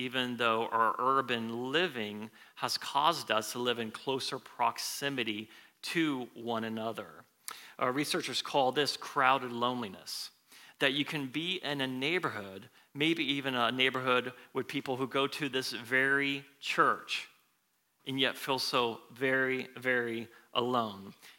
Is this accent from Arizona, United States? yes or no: yes; Phoenix, Arizona, United States; now in Smyrna, United States; from Phoenix, Arizona, and traveled 3 days here to Smyrna. And I am a sun baby through and through. I grew up in Arizona, went to school in Arizona, came to know Christ in Arizona.